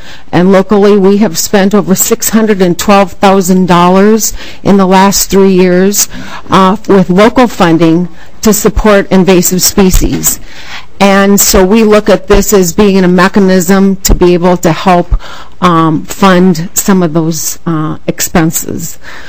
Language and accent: English; Detroit Lakes, Minnesota, United States; I'm on the executive board of Minnesota Coalition of Lake Associations, and I'm from Detroit Lakes, Minnesota.